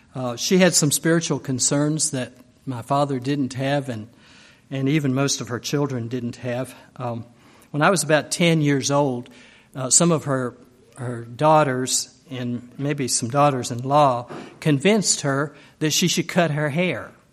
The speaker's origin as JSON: {"language": "English", "country": "United States", "tie": "born there", "said": "I was born on Berry Mountain, which was a mountain in Madison County, not too far from Mountain View Nursing Home, actually."}